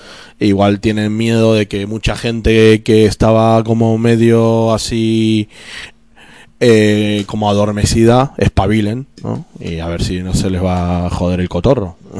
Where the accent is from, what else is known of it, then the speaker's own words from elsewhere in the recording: Argentina; De donde yo vengo, pues el SIDE, el Servicio de Inteligencia del Estado de Argentina, pues tiene una ficha personal de cada uno.